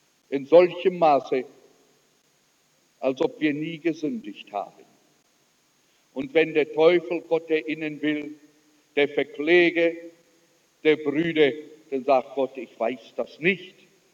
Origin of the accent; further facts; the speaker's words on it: South Africa; Es war der 29. Dezember vergangenen Jahres, dass eine Frau auf ihrem Sterbebett lag bei uns in Südafrika, bei der Hauptstadt Natals, Pietermaritzburg.